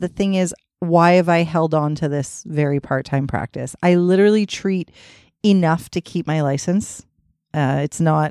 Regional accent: Canada; Yeah, we're Canadian.

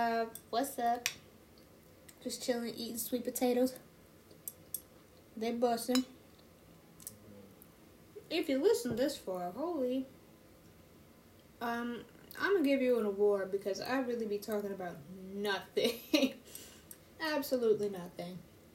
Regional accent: Illinois, United States; But, you know, I'm from Illinois. And my parents are from Africa.

